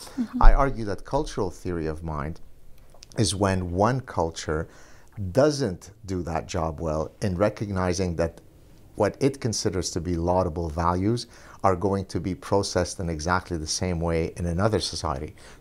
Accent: Lebanon; I was born and raised in Lebanon.

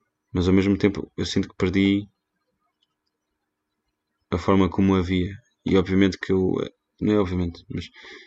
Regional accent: Portugal; foi o facto de estar lá, ser de Portugal, a maior parte deles, ou sou da Alemanha, ou sou de outro sítio qualquer, não fazem a mínima ideia de onde é que eu vim

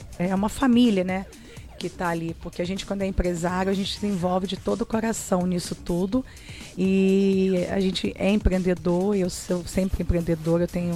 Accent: Rio das Ostras, Rio de Janeiro, Brazil; born there; also born or lived in São Paulo; sou nascida em Rio das Ostras, fui embora para São Paulo e fiquei de volta aí com meus pais tocando comércio há 20 anos.

